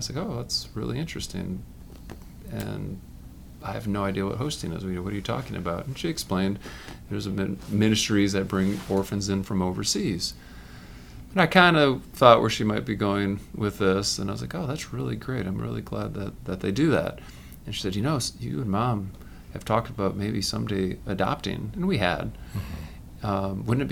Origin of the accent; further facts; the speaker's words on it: Grand Rapids, Michigan, United States; also born or lived in North Carolina; I grew up in Grand Rapids, Michigan. Didn't grow up in a religious family. We were occasionally Catholic. Left for college at Purdue.